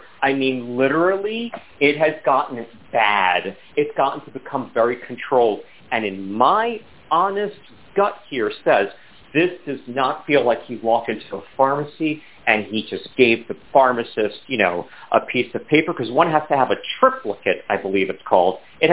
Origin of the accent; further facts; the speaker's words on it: New York, United States; now in Southern California, United States; I'm in SoCal. Okay, I'm from New York. But I'm in SoCal.